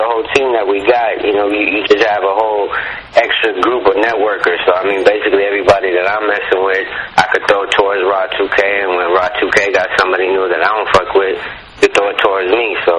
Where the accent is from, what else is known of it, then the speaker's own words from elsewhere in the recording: San Jose, California, United States; also born or lived in New Mexico / Arizona; Well, shit, I'm from the Bay Area, South Bay Area, San Jose. Shit, I moved throughout the Southwest as well. Been through New Mexico, Arizona, and shit, I'm back out here now.